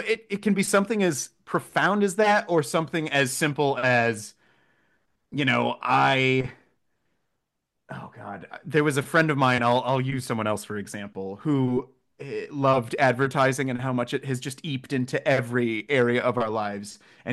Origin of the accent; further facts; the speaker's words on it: Midwest, United States; every father I grew up around in the Midwest